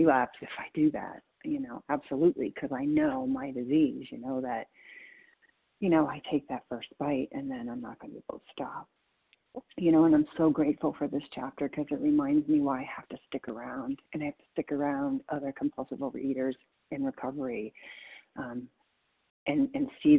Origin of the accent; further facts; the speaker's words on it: Colorado, United States; I'm from Colorado